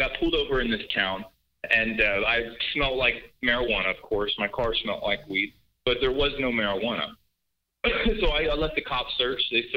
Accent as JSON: {"language": "English", "town": "Houston", "region": "Texas", "country": "United States", "tie": "born or raised there", "said": "Okay, so I'm from Houston. I'm born and raised in Houston, so that's my city."}